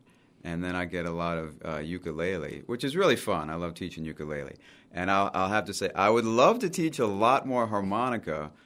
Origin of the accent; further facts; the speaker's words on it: Chesapeake, Virginia, United States; now in Virginia Beach, United States; Well, I'm from a faraway Chesapeake. I'm from Chesapeake. Yes. And I migrated to Virginia Beach about 21 or so, and I've stayed there the whole time.